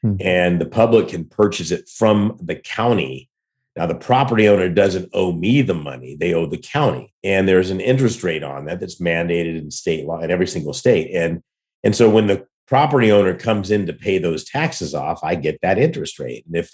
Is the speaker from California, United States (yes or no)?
yes; Santa Barbara, California, United States; I mean, I grew up in Santa Barbara, and that's such a misnomer because it was before it was Santa Barbara.